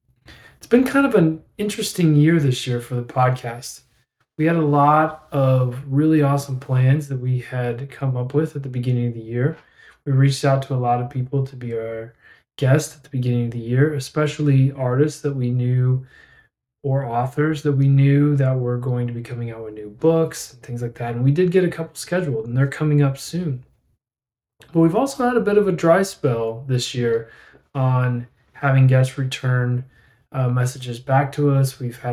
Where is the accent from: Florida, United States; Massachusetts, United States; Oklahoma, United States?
Oklahoma, United States; Claremore; small town of Claremore, Oklahoma. We grew up in some form of conservative Christianity, most of us growing up in the Southern Baptist Convention.